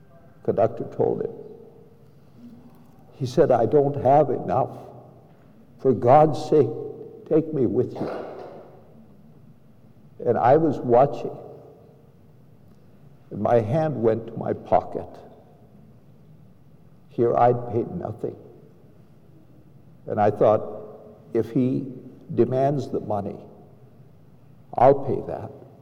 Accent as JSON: {"language": "English", "country": "United States", "said": "I said, \"I came from Singapore. I'm an American.\" \"So why did you come?\" I said, \"I've lived here many years. You can tell I'm speaking your language.\""}